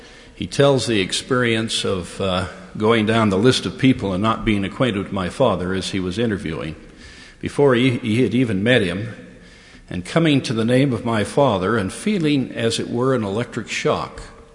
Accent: Tooele, Utah, United States; I was born and raised in Tooele, as was mentioned.

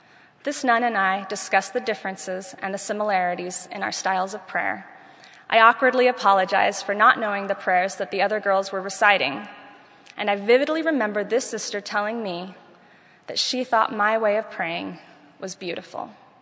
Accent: Venezuela; while I was growing up in Venezuela

